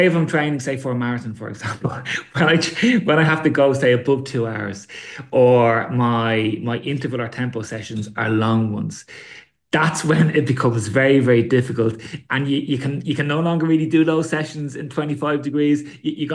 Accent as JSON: {"language": "English", "country": "Ireland", "said": "I'm from Ireland, but I can no longer deal with an Irish winter after being here for so long."}